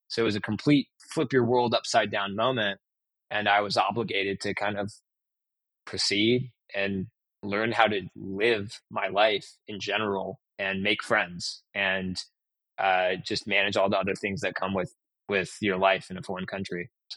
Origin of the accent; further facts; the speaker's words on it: Portland, Oregon, United States; growing up in Portland, Oregon, and going to college in Oregon, you're generally speaking going to know people.